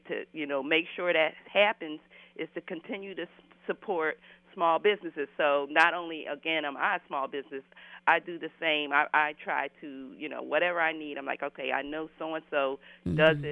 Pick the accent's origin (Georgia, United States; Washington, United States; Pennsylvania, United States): Pennsylvania, United States; Philadelphia; Yes, I grew up in North Philly as well, mm-hmm.